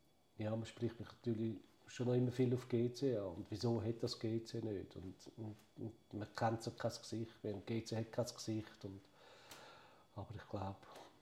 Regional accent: Zurich, Switzerland; Oder, wir sind Zürcher. Also wir sind Säuliamt.

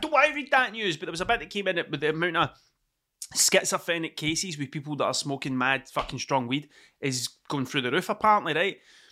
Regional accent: Scotland, United Kingdom; accent: working class Scottish; because of my accent, because it's too working class Scottish to be taken seriously

